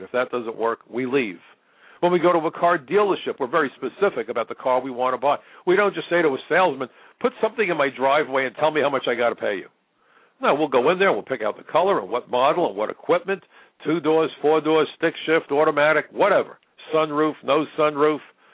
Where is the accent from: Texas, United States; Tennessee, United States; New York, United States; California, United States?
New York, United States; Brooklyn; When I was a kid growing up in Brooklyn